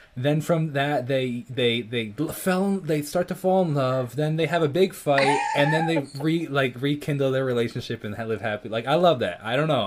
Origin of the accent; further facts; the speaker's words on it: New York, United States; Being a New Yorker, that's hard.